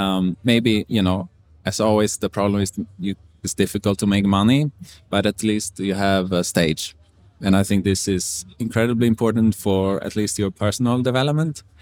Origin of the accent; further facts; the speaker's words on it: Sweden; also born or lived in Beijing, China / California, United States; I come from Sweden. I lived in Beijing. I lived in California.